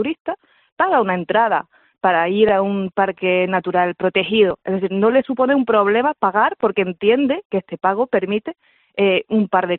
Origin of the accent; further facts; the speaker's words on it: France; Spanish is a second language; Yo soy francesa. Sí. Me han enseñado el castellano, y digo castellano a sabiendas, ¿no?